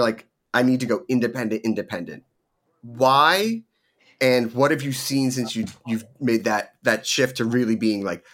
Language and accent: English; Philadelphia, Pennsylvania, United States; You know, I grew up in Philadelphia and 995 is near and dear to my heart.